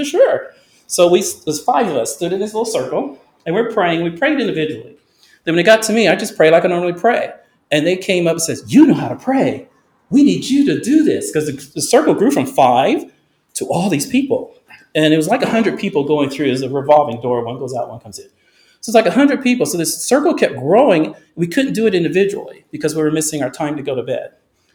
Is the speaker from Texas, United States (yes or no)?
yes; Dallas, Texas, United States; also born or lived in Orlando; I was raised in the South. I'm originally from, I'm born in Orlando, but raised in Dallas. And in Dallas, I went to a holiness church and all black people, right?